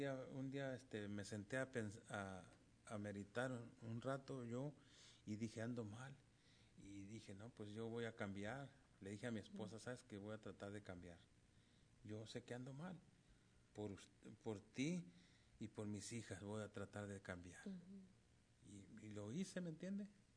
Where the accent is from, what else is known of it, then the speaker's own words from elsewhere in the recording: Mexico; moved away; decidí cambiar, me vine de México, llegué aquí y se acabó todo